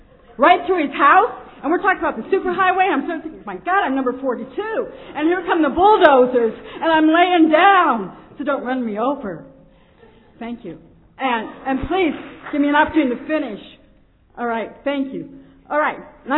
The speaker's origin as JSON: {"language": "English", "town": "Olympia", "region": "Washington", "country": "United States", "said": "I'm from Olympia, Washington, the capital of the state of Washington."}